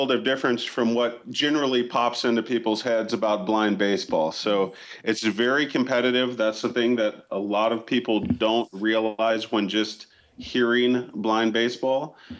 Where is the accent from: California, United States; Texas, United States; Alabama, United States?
Texas, United States; Houston